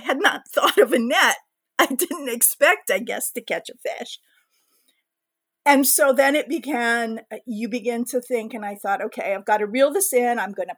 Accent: Hawaii, United States; I'm Native Hawaiian.

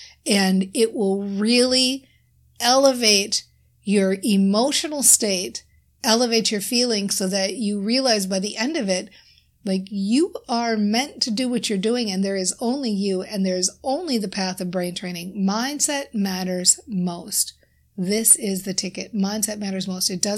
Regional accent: Minnesota, United States; I'm from Minnesota. I think it's safe to say I'm probably the only expert in the mindset for entrepreneurs category that lives in Minnesota

